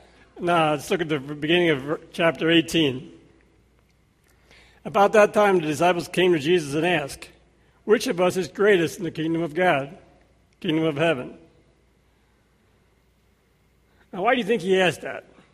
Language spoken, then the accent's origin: English; Pennsylvania, United States; I'm from Lancaster County.